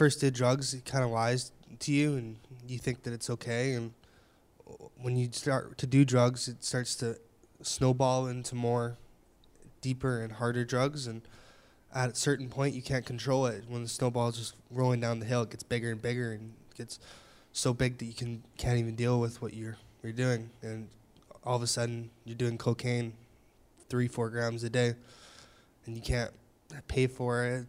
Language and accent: English; Winnipeg, Manitoba, Canada; I'm from Winnipeg, Manitoba, and I'm 19 years old.